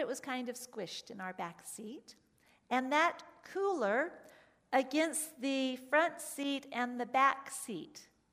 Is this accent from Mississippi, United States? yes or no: no; Atlanta, Georgia, United States; I've shared with you that I grew up in Atlanta, and so it was a fairly easy drive for our family to go to Florida for vacation